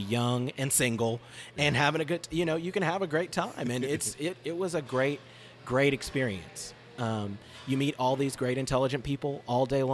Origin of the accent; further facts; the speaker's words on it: Oklahoma, United States; So, again, I'm a Democrat from Oklahoma, born and raised in Oklahoma. Spent no time in any other state.